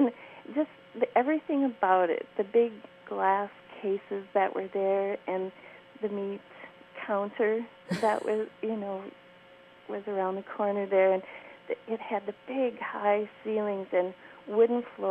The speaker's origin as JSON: {"language": "English", "town": "Cohasset", "region": "Massachusetts", "country": "United States", "tie": "born or raised there", "said": "I grew up in Cohasset"}